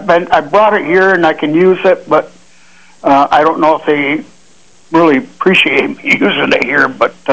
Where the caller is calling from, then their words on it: Perry, New York, United States; Perry, New York.